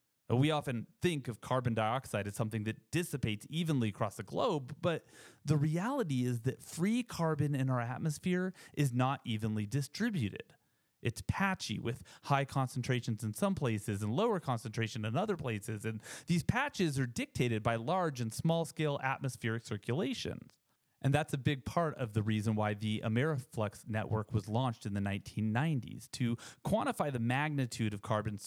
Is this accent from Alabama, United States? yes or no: no; New Mexico, United States; you're like, I'm from New Mexico. And they're like, oh, you live in the desert.